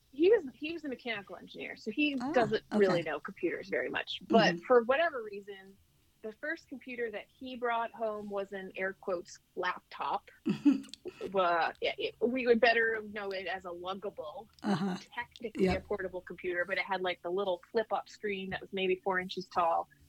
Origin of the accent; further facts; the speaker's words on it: Baltimore, Maryland, United States; Where we grew up was average suburbia. I think the unique parts about living in Maryland is that it can't make up its mind if it's north